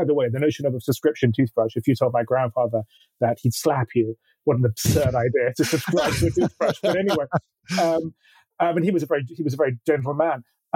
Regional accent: London, United Kingdom; born there; Okay, so I was born in London.

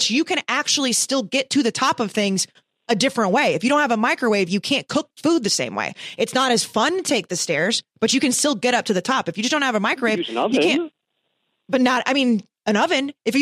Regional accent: Dallas, Texas, United States; now in New York, United States; Well, I'm from Dallas. It's not like I'm from like the fucking Boons. You've seen plenty of skyscrapers in my life. And now I live in New York.

